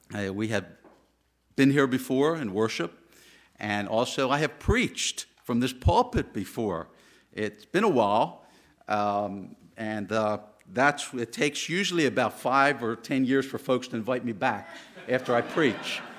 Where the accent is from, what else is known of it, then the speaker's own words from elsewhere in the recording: Baltimore, Maryland, United States; born there; I was born in Baltimore City to two very loving Jewish parents. I was raised Jewish, in the Jewish faith.